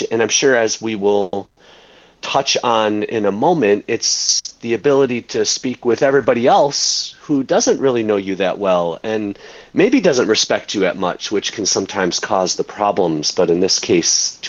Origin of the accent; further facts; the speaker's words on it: Michigan, United States; I'm from Michigan. If your listeners are familiar at all with the states, we're kind of up there with Canada, kind of shaped like a hand.